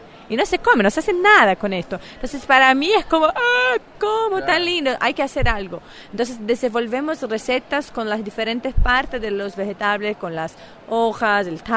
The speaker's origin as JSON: {"language": "Spanish", "country": "Brazil", "second_language": "Spanish", "said": "yo soy de Brasil, soy bióloga y gestora ambiental."}